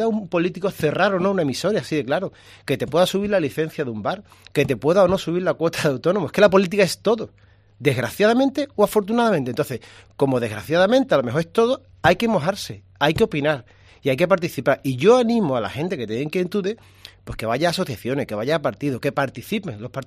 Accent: Andalusia, Spain; hacernos reflexionar a los andaluces, vamos a cambiar.

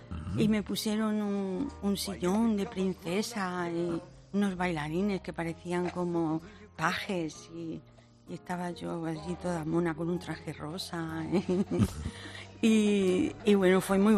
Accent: Jaén, Andalusia, Spain; Es que yo soy de Jaén.

